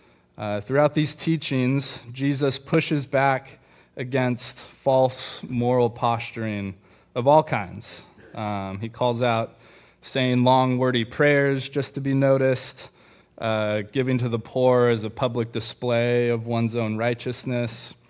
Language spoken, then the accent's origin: English; Bakersfield, California, United States; I'm from Bakersfield. I grew up there. And, I like to say it's a good place to be from. And I've managed not to live there for most of my adult life.